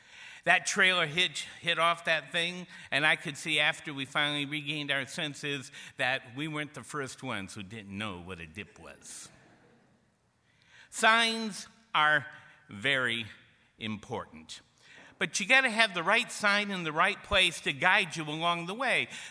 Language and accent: English; New England, United States; Now, I'm from New England. We don't have signs in New England that say, "Dip."